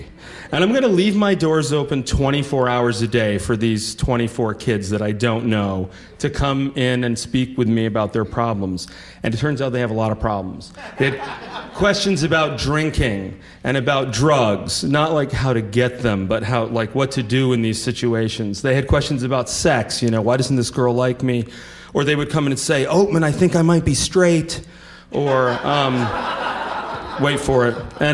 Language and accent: English; Vermont, United States; John's from Vermont, I'm from Vermont. We're both from squarely middle-class kind of backgrounds.